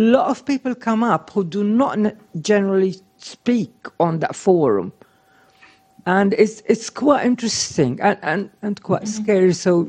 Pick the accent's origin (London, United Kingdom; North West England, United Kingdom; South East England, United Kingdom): London, United Kingdom; Hackney; I come from Hackney, from a borough in London, which is very green.